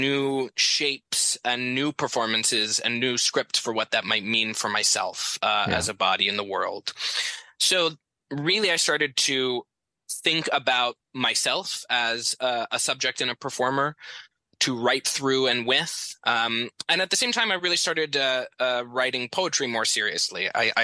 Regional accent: Phoenix, Arizona, United States; all of that for me is really bound up in the time that I was growing up in Phoenix.

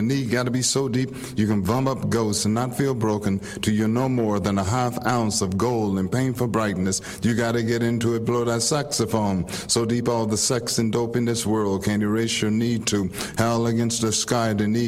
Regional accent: Bogalusa, Louisiana, United States; My hometown, Bogalusa, referred to as Magic City.

